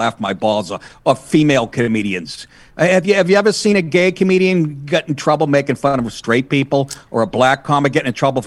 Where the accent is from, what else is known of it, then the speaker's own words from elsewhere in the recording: Boston, Massachusetts, United States; born there; Yes, I was born in the Boston area, and I sure am.